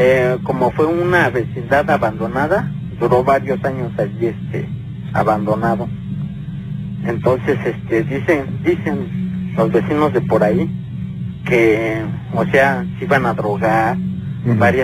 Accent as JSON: {"language": "Spanish", "region": "Hidalgo", "country": "Mexico", "said": "todos somos del estado de Hidalgo."}